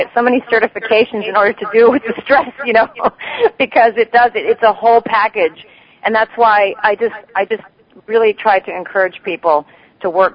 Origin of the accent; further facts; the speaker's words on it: Canada; moved away; when I first met him when I came out here from Canada